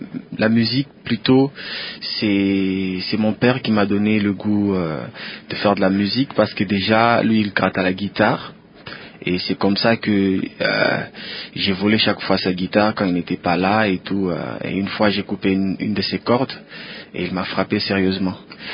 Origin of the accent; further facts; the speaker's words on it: Likasi, Haut-Katanga, DR Congo; born there; je suis né à Likasi, une ville montagneuse à 120 km de Lubumbashi. Mm-hmm. Mais en fait, c'est vers l'année 2000 que je suis venu m'installer à Lubumbashi pour raison d'études universitaires.